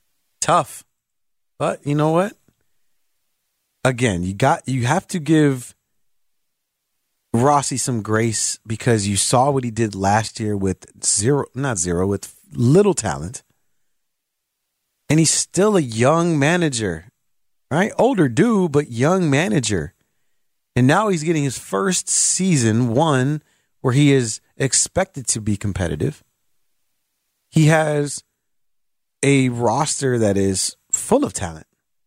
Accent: Chicago, Illinois, United States; We're all from Chicago.

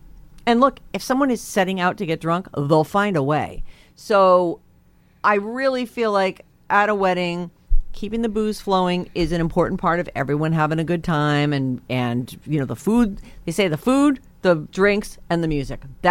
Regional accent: California, United States; now in Los Angeles, United States; I'm from the Bay Area. Yes, we now live in LA, and my family is scattered up and down the West Coast

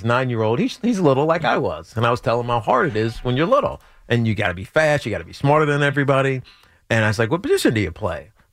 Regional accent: Roanoke, Virginia, United States; So my mom and dad went to Virginia Tech, and I grew up in Roanoke, which is 38 miles away or whatever it is.

